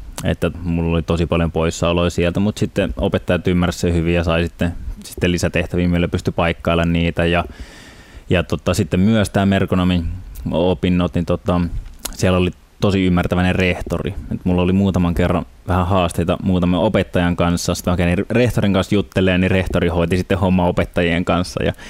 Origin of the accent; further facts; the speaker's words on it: Helsinki, Uusimaa, Finland; now in Espoo, Finland; Mä oon syntynyt ihan Helsingissä ja asunut oikeastaan suurimman osan elämäni Helsingissä, nykyisin tosiaan Espoossa.